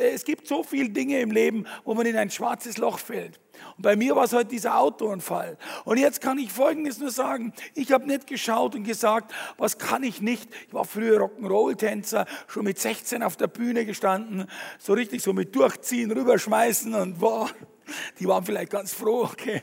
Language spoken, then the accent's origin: German; Fürstenfeldbruck, Bavaria, Germany; ich bin aufgewachsen in Fürstenfeldbruck bei München, ist genau in der Mitte zwischen Augsburg und München.